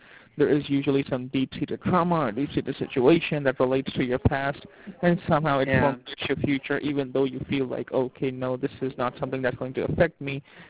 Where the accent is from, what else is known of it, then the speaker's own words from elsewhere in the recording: New York, United States; New York.